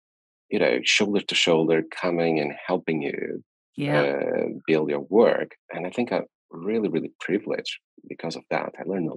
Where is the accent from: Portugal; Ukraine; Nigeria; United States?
Portugal; Porto, Porto District; so I'm originally from Portugal, Porto, and I studied into what's called ISEC, which is Institute of Engineering of Porto.